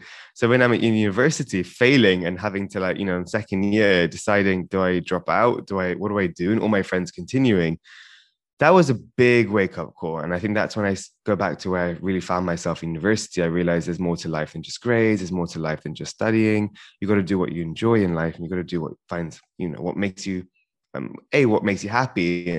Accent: London, United Kingdom; So me and my sister, we were born in London, close to North London. So grew up here, went to the same school for 11 years.

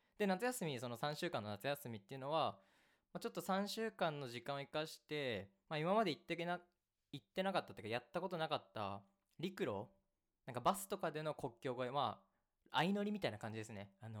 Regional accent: Niigata, Japan; also born or lived in Tokyo; 日本じゃねえや地元の新潟とあと東京を結構週1ぐらいでずっと行き来してたんですけど

